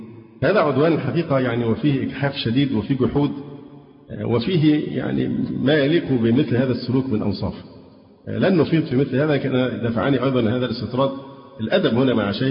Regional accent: Alexandria, Alexandria Governorate, Egypt; انا اسكندراني وفي الدعوه السلفيه من حوالي 35 سنه

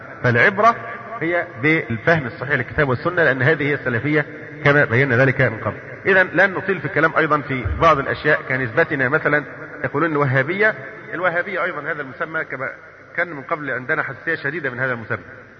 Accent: Egypt; نعم يعني كما مثلا لما تيجي جماعة عندنا في مصر

